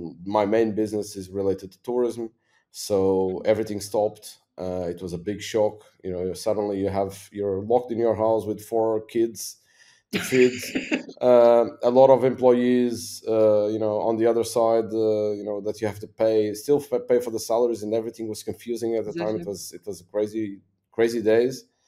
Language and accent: English; Madeira, Portugal; English is a second language; I'm an entrepreneur from Madeira.